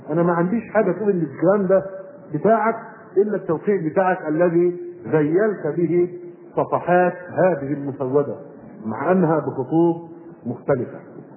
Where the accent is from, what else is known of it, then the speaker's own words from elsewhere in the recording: Egypt; هذا النموذج الاخر من انسان جاوى الذي يوجد عندنا في مصر